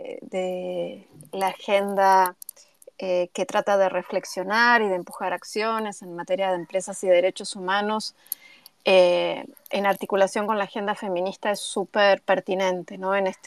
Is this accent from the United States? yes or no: no; Argentina; now in Buenos Aires, Argentina; Yo vivo en Buenos Aires, soy argentina.